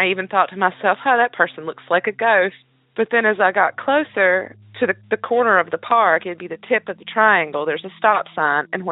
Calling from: North Carolina, United States; I can tell you that I'm calling from North Carolina.

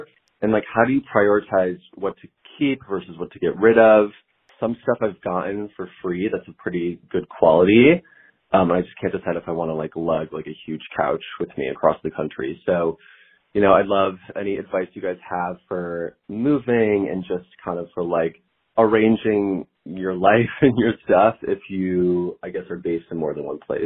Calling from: New York City, New York, United States; Hi, guys. I'm calling from New York.

